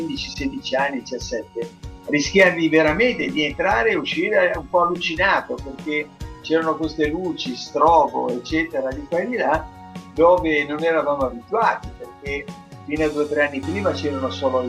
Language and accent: Italian; Genoa, Liguria, Italy; da un genovese e un toscano è nata questa grande dichiarazione d'amore alla mia città